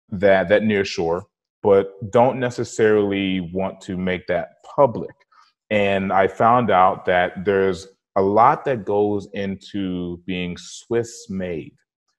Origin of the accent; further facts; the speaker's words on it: United States; And as an American, right, we see things back in the States